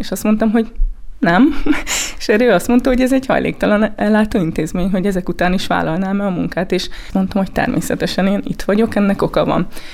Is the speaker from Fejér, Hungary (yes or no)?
yes; Gyúró, Fejér, Hungary; Gyúron kezdtem el dolgozni, honnan származom, egy kis faluba, a helyi könyvtárban